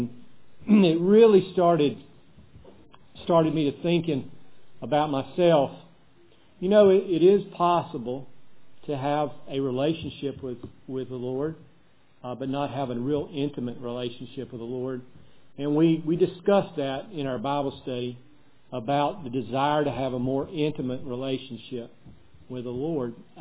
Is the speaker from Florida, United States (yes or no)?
no; Reidsville, North Carolina, United States; I'm from North Carolina, Reidsville, North Carolina, in fact.